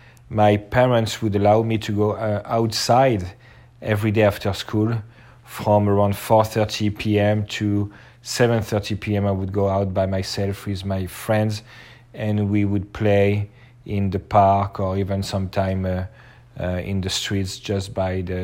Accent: Paris, Île-de-France, France; now in Los Angeles, United States; I was born in Paris, France, in the 1970. It's a very different life from what we know here, especially in Los Angeles. I grew up with my mother and my grandmother.

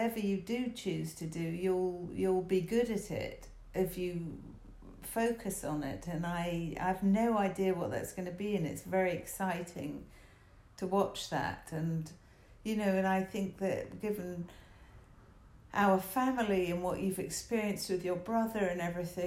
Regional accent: London, United Kingdom; now in United States; I grew up in London, as you know, and with an American father, and I had an American passport

